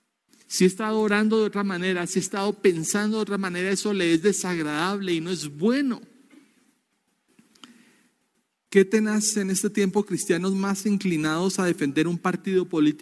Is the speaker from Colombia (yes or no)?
yes; Colombia; en mi país, en Colombia